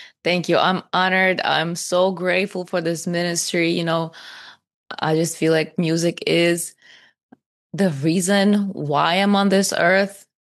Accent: Zaporizhzhia, Zaporizhzhia Oblast, Ukraine; first language Russian; English is a second language; also born or lived in Kyiv area; because I was born in Zaporizhia, and Zaporizhia is a Russian-speaking city.

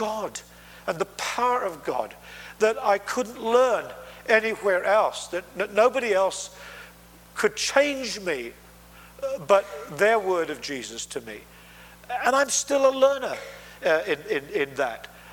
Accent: United Kingdom; And I'm Brit, you know

